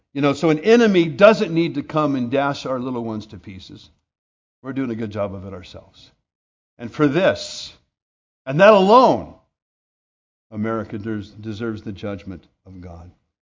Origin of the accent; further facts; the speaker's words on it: United States; And I'm a Christian before I'm an American.